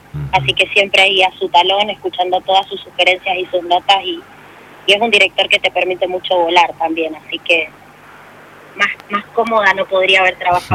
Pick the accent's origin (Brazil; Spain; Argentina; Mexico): Argentina; Mendoza; Sí, como mendocina, como argentina.